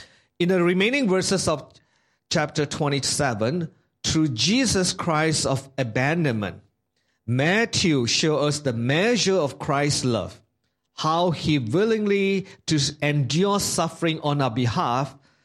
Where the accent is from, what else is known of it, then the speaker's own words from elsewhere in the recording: Klang, Selangor, Malaysia; also born or lived in United States; I was born and raised in Klang. And I am, now I used to be a pastor. I was in U.S. for a while. I came back.